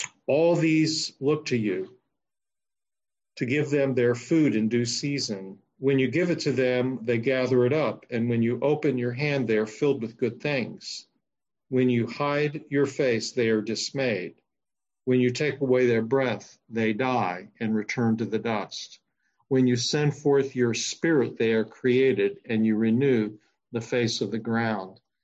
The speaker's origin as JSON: {"language": "English", "country": "United States", "said": "I'm an American and I sort of have this ideal of self-sufficiency."}